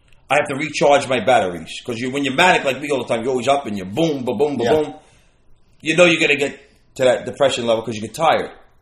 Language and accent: English; Bronx, New York, United States; I'm a guy from the South Bronx. And I got to live like these good things.